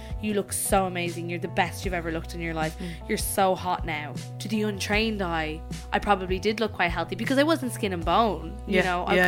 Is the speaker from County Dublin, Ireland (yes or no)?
yes; Dublin, County Dublin, Ireland; also born or lived in Dunboyne; I was born in Dublin and I was brought up in Dublin and we are Dubs, like, but I spent my teenage years in Dunboyne County Meath, so that's kind of where everyone I know is.